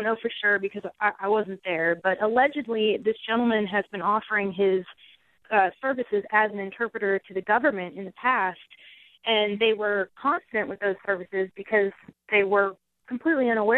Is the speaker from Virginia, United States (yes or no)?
no; Texas, United States; now in Iowa, United States; I'm originally from Texas. I just moved up here to Iowa in August, and the local dialects are even different.